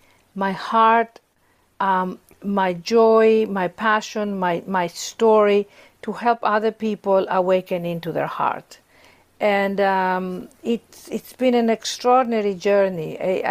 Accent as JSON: {"language": "English", "town": "Athens", "region": "Attica", "country": "Greece", "tie": "born or raised there", "also_born_or_lived": "London", "moved": "as an adult", "lives_now": "Los Angeles, United States", "said": "Yes, I was born and raised in Athens, Greece. I was educated in London at the Royal Academy of Dramatic Arts and moved to Los Angeles to do a movie, to star in a movie."}